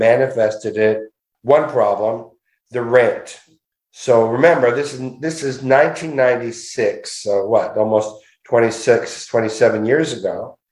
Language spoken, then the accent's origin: English; Montreal, Quebec, Canada; I'm from Montreal.